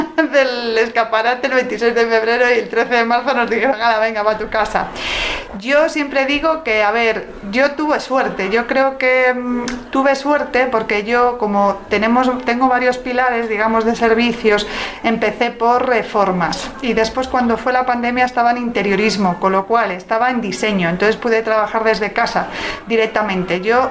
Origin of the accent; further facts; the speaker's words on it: Ourense, Galicia, Spain; now in Madrid, Spain; como vengo de Orense, que yo soy orensana